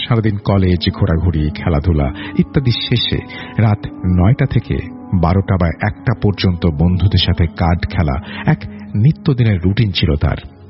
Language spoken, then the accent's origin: Bangla; Daulatpur, Khulna Division, Bangladesh; now in Dhaka, Bangladesh; বর্তমান ঠিকানা মিরপুর, পীরেরবাগ, 60 ফিট, ঢাকা। আমার গ্রামের বাড়ি কুষ্টিয়া জেলার দৌলতপুর থানার বাহিরমাদি সদরঘাট গ্রামে।